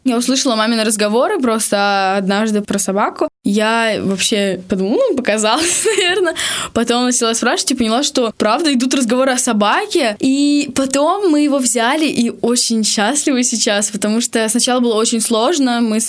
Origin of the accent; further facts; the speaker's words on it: Tolyatti, Samara Oblast, Russia; Ну, начнем с того, что я здесь родилась, и, естественно, я люблю этот город, потому что он уже мой родной город.